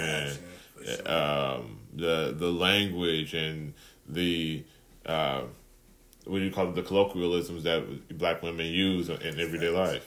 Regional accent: Cleveland, Ohio, United States; now in Akron, United States; I live in Akron, Ohio, by the way. Driving down the street. I'm from Cleveland, just to be clear.

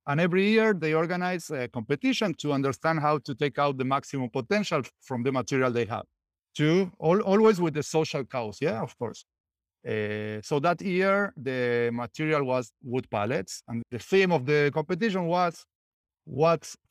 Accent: Argentina; English is a second language; moved away as an adult; now in Israel; I come from Argentina. I'm living in Israel for 9 years.

